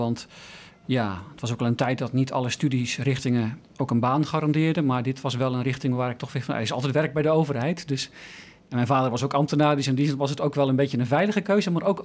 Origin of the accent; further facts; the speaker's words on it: Dordrecht, South Holland, Netherlands; VWO gedaan in Dordrecht, waar ik vandaan kom.